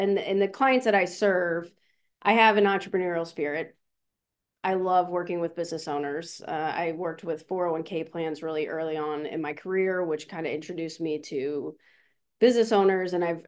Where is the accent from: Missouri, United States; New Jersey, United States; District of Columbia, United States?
Missouri, United States; St. Louis; So I grew up in St. Louis, Missouri.